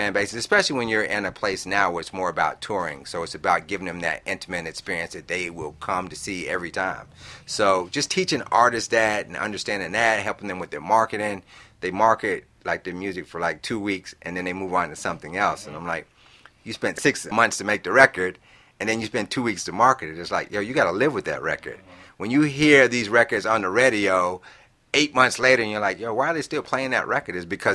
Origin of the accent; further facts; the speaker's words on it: Greensboro, North Carolina, United States; I'm from Greensboro, North Carolina. I grew up looking at the album cover